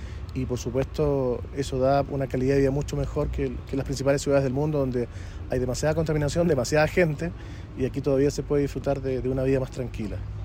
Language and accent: Spanish; Santiago, Santiago Metropolitan, Chile; Vengo de Santiago de Chile.